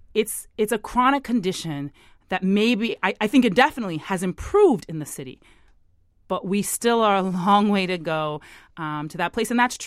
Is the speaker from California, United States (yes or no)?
no; Boston, Massachusetts, United States; To be honest, you know, I grew up here in Boston my whole life.